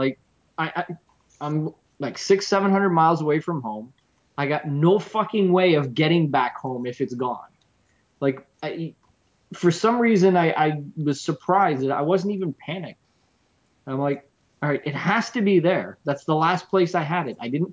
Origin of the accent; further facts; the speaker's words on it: Canada; I still don't know how I'm proving to them that I'm Canadian, but maybe if I drop a few A's and here and there, they'll let me in.